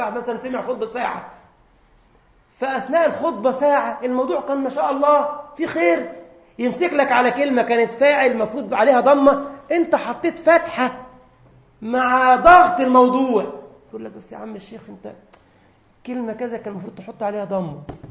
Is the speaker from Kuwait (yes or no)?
no; Egypt; قلت له يا أخي احنا عندنا في مصر شارع اسمه الهرم